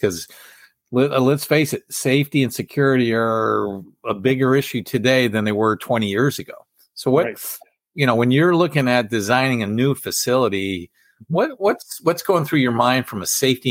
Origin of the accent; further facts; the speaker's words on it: Cleveland, Ohio, United States; Well, Ron, you and I grew up in Cleveland, and we have seen the evolution of new arenas and stadiums.